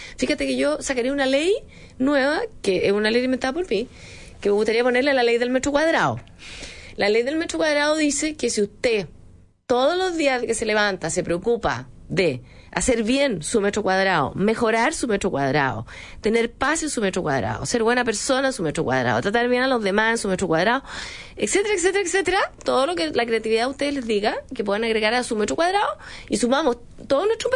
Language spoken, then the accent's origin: Spanish; Chile; todos nosotros como chilenos